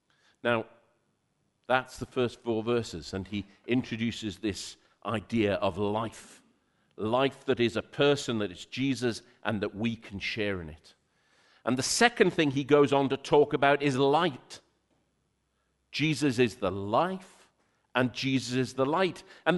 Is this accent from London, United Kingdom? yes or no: no; North East England, United Kingdom; accent: Geordie; Just recently been in the Northeast, and that's probably why a little bit my Geordie accent's come out a little bit more this time.